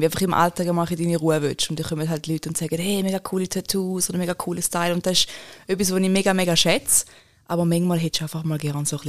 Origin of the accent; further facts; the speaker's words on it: St. Gallen, Switzerland; Was einfach immer sehr spannend ist, ist, wie sie auf meinen Dialekt reagieren. Natürlich, St. Gallen Rockabilly hörst du nicht so wirklich.